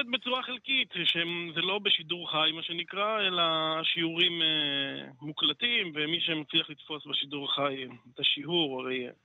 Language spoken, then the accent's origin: Hebrew; Modi'in Illit, Judea and Samaria, Israel; אני ממודיעין עילית, בן 35, אב לשישה ילדים.